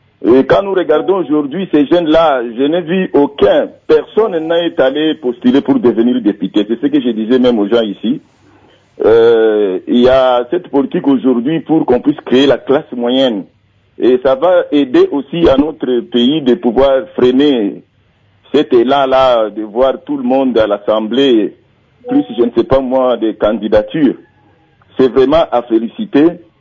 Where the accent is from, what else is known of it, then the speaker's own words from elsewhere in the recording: Goma, North Kivu, DR Congo; moi aussi je suis des Goma.